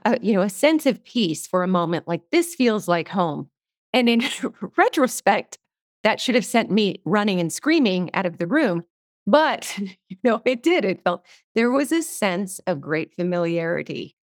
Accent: Alaska, United States; Sure, I would love to. I grew up in Alaska. When I was a small child, I always had this sense of, this is not really my home.

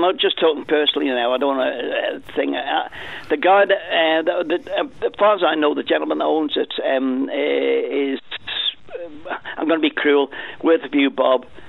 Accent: Isle of Man; listen, I'm born and bred in the Isle of Man, and I don't care what anybody says about that.

